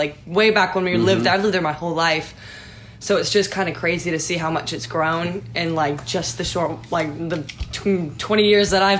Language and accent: English; Waxhaw, North Carolina, United States; I'm from Waxhaw, North Carolina. It's mm-hmm. a small town outside of Charlotte.